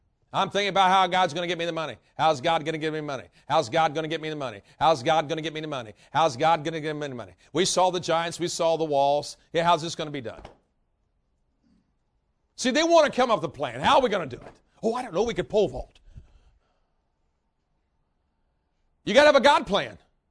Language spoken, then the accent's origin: English; Indiana, United States; I mean, I'm from Indiana.